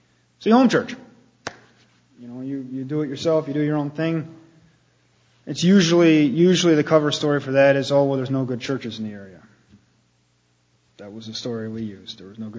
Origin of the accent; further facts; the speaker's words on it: New York, United States; At the time, I grew up in New York. This was in New York. We lived about 45 minutes from West Point military base, military academy in the base, which is a huge complex.